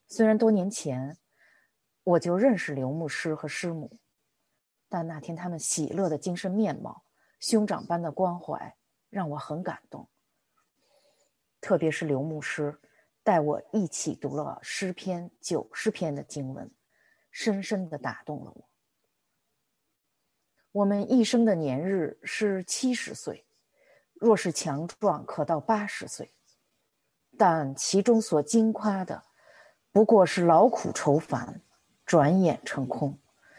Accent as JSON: {"language": "Chinese", "region": "Beijing", "country": "China", "tie": "born or raised there", "said": "我是个60后，出生成长在北京的一个普通的知识分子家庭"}